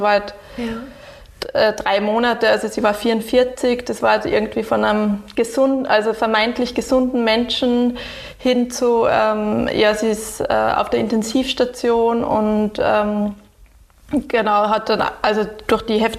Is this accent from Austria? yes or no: yes; Austria; Also ich habe meine Kindheit in Österreich verbracht, den Großteil, immer den Sommer eben in Schweden mit meiner Familie